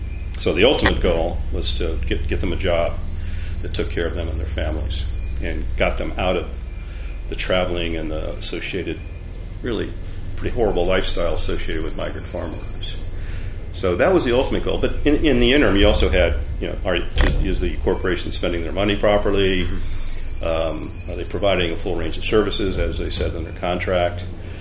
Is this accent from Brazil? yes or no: no; Covington, Kentucky, United States; born there; also born or lived in Northern Virginia; now in Virginia, United States; Well, I was born in Covington, Kentucky, but I never lived there. I was an Army brat, so we moved around quite a bit, and ended up going to high school for 2 years in Northern Virginia